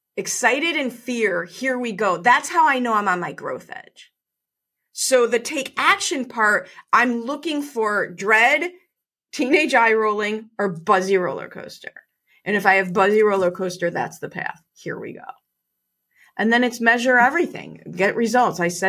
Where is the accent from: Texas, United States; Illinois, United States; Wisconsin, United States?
Illinois, United States; Chicago; I grew up in Chicago. My dad was a cop.